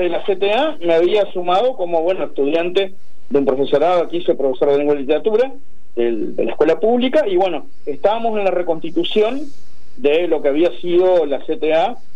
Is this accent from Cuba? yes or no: no; Concordia, Entre Ríos, Argentina; born there; tengo 47 años, soy nacido aquí en Concordia, 1975, estuve viviendo en varios lugares, volví hace ya casi 20 años que volví acá a Concordia, en el año 2003